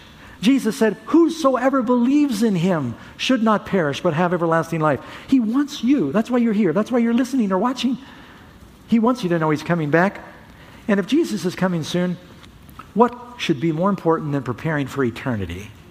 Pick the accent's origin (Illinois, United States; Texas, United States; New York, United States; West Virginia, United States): New York, United States; New York City; I grew up in New York City, and it was like driving in New York City for forever, and you're still there.